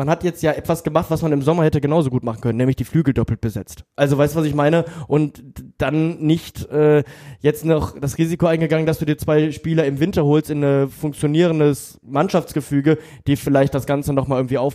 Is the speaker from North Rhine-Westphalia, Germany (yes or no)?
yes; Duisburg, North Rhine-Westphalia, Germany; Und ich bin ja selber im Bethesda geboren. Ne? Also ich bin Duisburg-Mitte, jetzt seit fast 33 Jahren durch und durch.